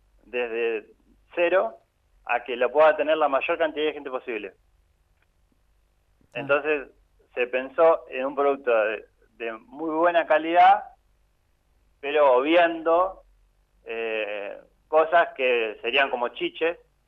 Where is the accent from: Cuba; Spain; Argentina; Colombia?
Argentina; Santa Rosa, La Pampa; Yo soy de Santa Rosa, La Pampa